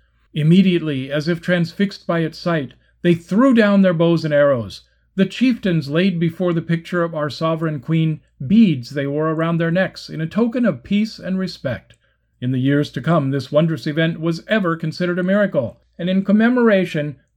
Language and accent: English; California, United States; I was born and raised in the San Gabriel Valley, in the shadow, as it were, of Mission San Gabriel Archangel, just under 3 miles away.